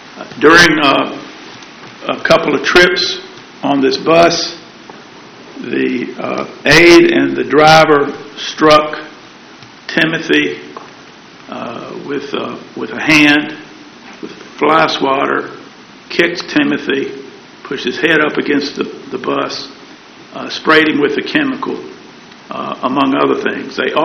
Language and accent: English; Roanoke, Virginia, United States; May it please the court … I'm from Roanoke, Virginia.